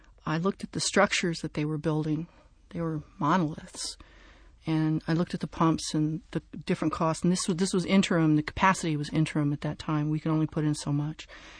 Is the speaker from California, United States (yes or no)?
yes; California, United States; I think that as a Californian who responded to New Orleans, it was a privilege and an honor to be down there trying to do work